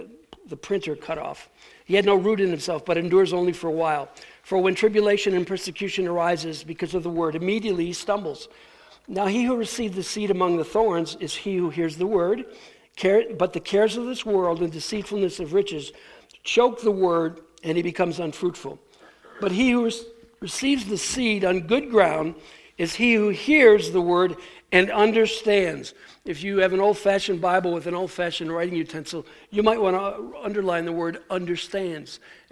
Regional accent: New York, United States; when I was growing up in Western New York, once again, the Great Lakes were near to us where I lived.

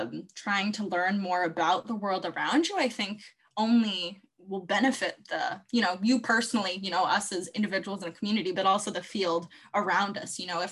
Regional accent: United States; now in Canada; I'm Canadian, but I grew up in the States. And when I came to Canada for university

